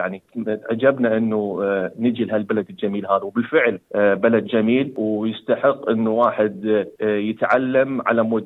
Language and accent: Arabic; Basra Governorate, Iraq; born there; moved away as an adult; also born or lived in Baghdad; ولدت في العراق في محافظة البصرة، عشت تقريبا 30 سنة في بغداد، درست في جامعة بغداد كلية العلوم قسم الفلك، كذلك حصلت على شهادة الماجستير من نفس الجامعة ونفس القسم.